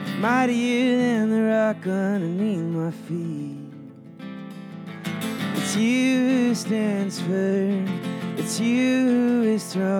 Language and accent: English; Iowa, United States; I grew up Lutheran in Iowa, and we never clapped in my church, but everyone wanted to.